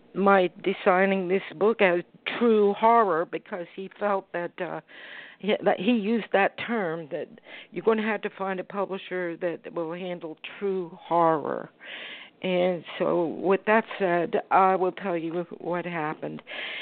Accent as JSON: {"language": "English", "region": "Florida", "country": "United States", "tie": "born or raised there", "said": "Now, I grew up in Florida. We didn't have pump houses"}